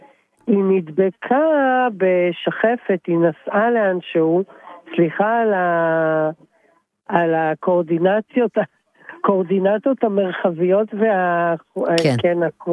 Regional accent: Tiberias, Northern District, Israel; born there; אני נולדתי אגב בטבריה.

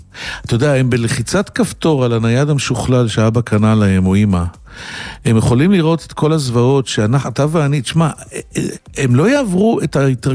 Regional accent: Holon, Tel Aviv District, Israel; ועוד גדלתי בחולון

